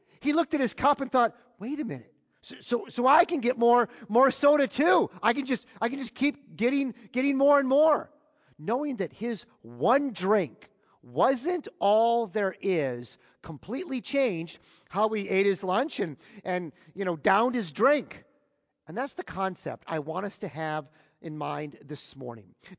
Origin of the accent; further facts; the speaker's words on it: United States; And as an American who was clearly an expert on the topic of free refills